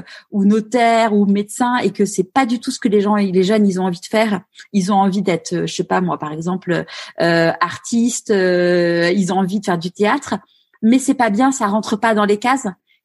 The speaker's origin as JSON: {"language": "French", "town": "Neuilly-sur-Seine", "region": "Île-de-France", "country": "France", "tie": "born or raised there", "said": "moi j'ai grandi à Neuilly-sur-Seine"}